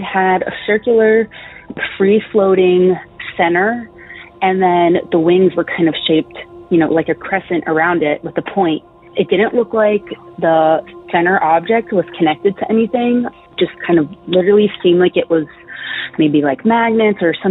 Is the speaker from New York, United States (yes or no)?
no; Greenbelt, Maryland, United States; I'm originally from Greenbelt. It's in Maryland.